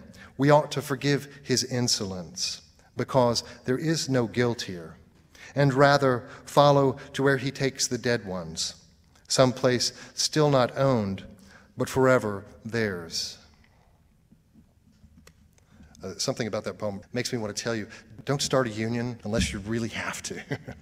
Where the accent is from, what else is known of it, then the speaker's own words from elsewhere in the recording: Murfreesboro, Tennessee, United States; Yeah, I grew up in Tennessee mostly, outside of Nashville, in a little town called Murfreesboro, and I'm happy to be back in a place where I can say, you all know what the phrase good people means.